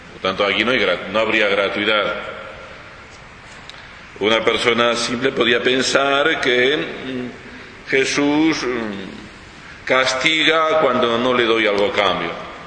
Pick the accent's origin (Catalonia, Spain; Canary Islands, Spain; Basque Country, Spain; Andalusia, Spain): Canary Islands, Spain; La Palma; soy un sacerdote de Canarias, de la isla de La Palma.